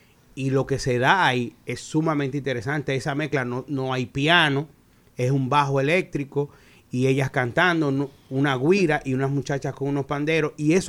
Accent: Dominican Republic; una vergüenza que como músico dominicano yo no supiera que teníamos un cuatro.

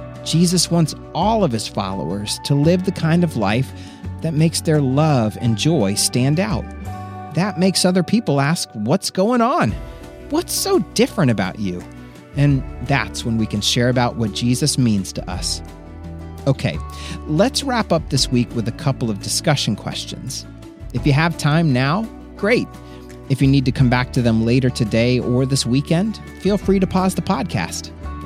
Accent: Florida, United States; I grew up in Florida, so I imagine beaches with soft sand and crashing waves.

